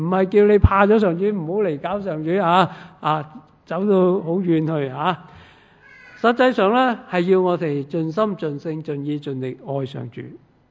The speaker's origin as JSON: {"language": "Cantonese", "country": "China", "said": "即系同我哋中国人玩嘅谜语又好似有啲唔同啊。"}